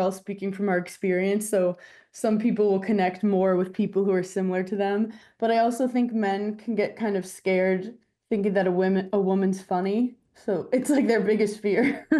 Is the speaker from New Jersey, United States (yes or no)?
no; New York City, New York, United States; And like, I'm 33 from New York City.